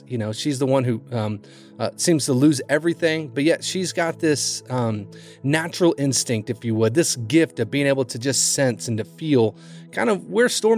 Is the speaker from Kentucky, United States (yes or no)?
yes; Kentucky, United States; Now, growing up in Kentucky, we had 3 wood-burning stoves growing up.